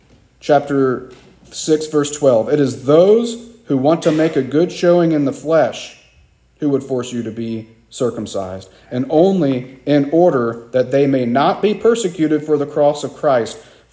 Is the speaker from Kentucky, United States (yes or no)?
yes; Kentucky, United States; when I went off to college, and I told people I was from Kentucky